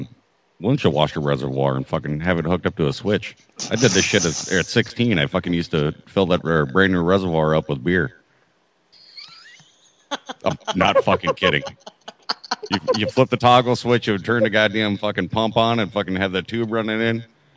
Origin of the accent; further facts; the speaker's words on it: South Dakota, United States; Well, see, I'm from South Dakota originally, so there's nothing out there.